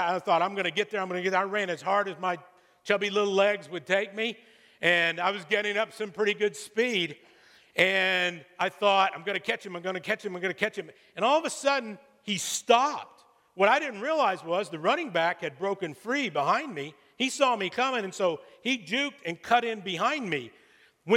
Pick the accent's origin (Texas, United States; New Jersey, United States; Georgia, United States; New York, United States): Texas, United States; Growing up in Texas, everybody plays football.